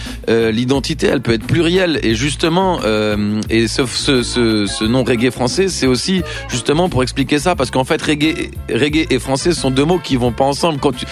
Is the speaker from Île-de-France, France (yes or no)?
yes; Paris, Île-de-France, France; je suis né à Paris, j'ai grandi ici, j'étais à l'école en France et tout. Et donc, en fait, je suis français, même d'origine marocaine